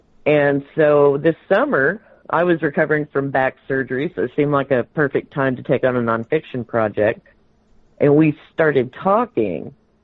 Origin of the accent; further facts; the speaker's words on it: Clarksville, Tennessee, United States; I grew up in Clarksville, Tennessee, which is close to Adams, which is where the Bell Witch haunting took place.